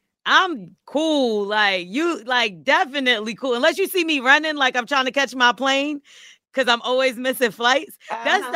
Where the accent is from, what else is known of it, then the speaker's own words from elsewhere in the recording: Houston, Texas, United States; I'm so glad I'm from Houston and was raised differently.